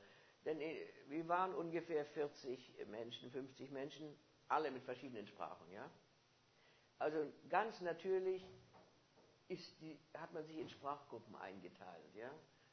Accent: Germany; born there; Ich bin in Deutschland geboren.

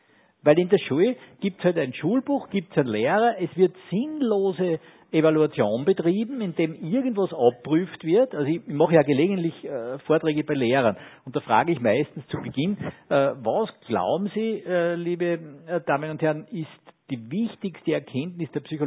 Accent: Austria; nicht nur als Österreicher, sondern auch als EU

